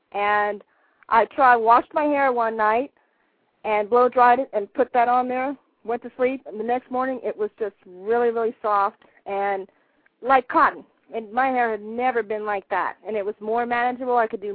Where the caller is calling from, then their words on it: San Antonio, Texas, United States; I'm calling from San Antonio.